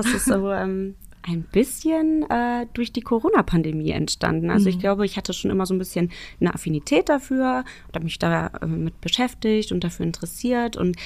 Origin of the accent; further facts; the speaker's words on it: Ratingen, North Rhine-Westphalia, Germany; born there; Also ich bin ja gebürtige Ratingerin, Blumeklemmerin.